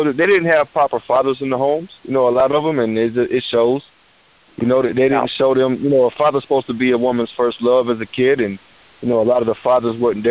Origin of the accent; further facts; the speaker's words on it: Georgia, United States; I come from Southeast Georgia, and I'm 26 years old, man.